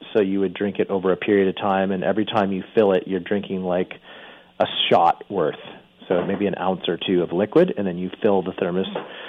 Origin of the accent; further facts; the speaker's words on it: California, United States; I was someone who suffered most of my life from pretty extreme allergies, hay fever, you know, growing up in California.